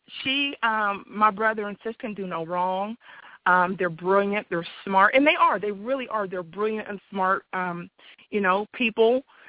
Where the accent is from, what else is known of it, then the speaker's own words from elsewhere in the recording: Columbus, Ohio, United States; born there; I was born in Columbus, Ohio, on Friday, February 13th, 1970, at night and during a snowstorm.